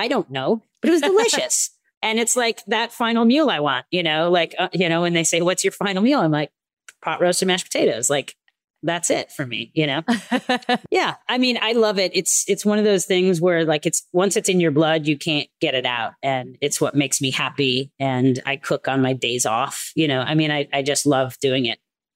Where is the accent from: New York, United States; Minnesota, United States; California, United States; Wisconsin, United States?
Wisconsin, United States; I grew up in Wisconsin, so the rules are different there.